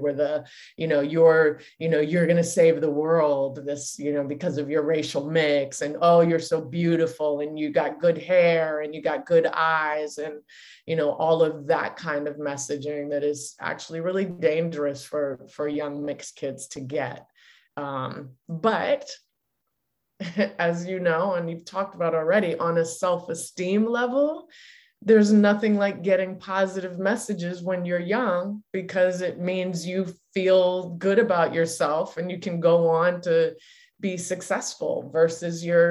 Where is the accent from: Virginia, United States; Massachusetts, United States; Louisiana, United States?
Massachusetts, United States; Cambridge; also born or lived in Washington, District of Columbia, United States; I was really lucky to end up in Cambridge, which is about 5 minutes outside of Boston, when I was nine, because I was born in DC, which was at the time called Chocolate City.